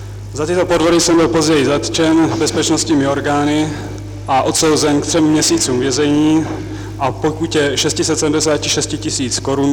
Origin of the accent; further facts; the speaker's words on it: Brno, South Moravian Region, Czechia; born there; Narodil jsem se 27. června 1924 v Brně.